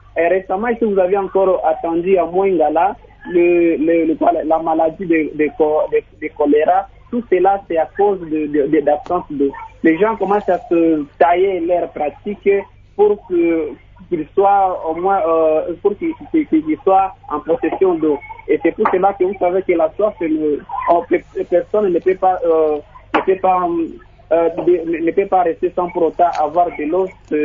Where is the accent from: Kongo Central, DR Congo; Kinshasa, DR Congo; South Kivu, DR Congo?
South Kivu, DR Congo; Bukavu; Parce que si chez nous à Bukavu, c'est une pratique qui laisse à désirer.